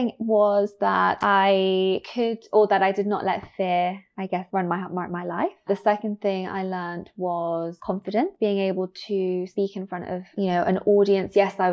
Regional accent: Caracas, Capital District, Venezuela; I grew up in Venezuela, which is, I mean, Venezuela's many things, it's one of the most dangerous countries. I actually grew up in Caracas, which is one of the most dangerous cities in the world

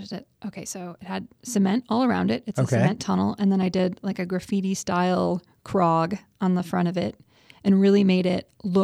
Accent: Ann Arbor, Michigan, United States; I'm from Ann Arbor, and in Ann Arbor, there are fairy doors.

